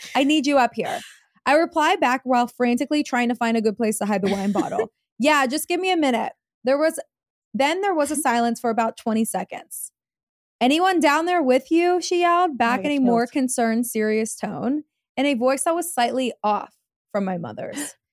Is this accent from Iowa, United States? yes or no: yes; Iowa, United States; I am from Iowa and the winters here get cold at night.